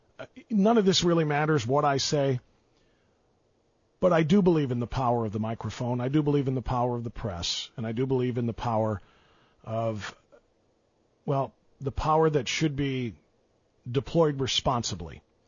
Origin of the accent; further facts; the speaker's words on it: Cleveland, Ohio, United States; I want to one day be able to wear a championship shirt for my hometown city of Cleveland.